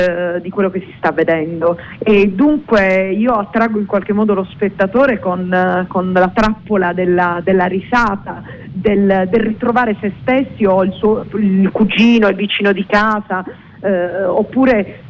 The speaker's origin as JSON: {"language": "Italian", "town": "Bari", "region": "Apulia", "country": "Italy", "said": "nel secondo pezzo parlo con un accento invece proprio della mia terra barese"}